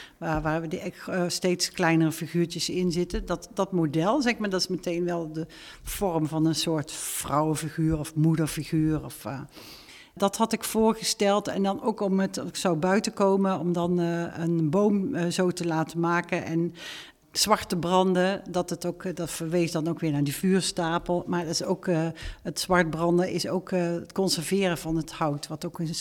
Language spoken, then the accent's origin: Dutch; North Brabant, Netherlands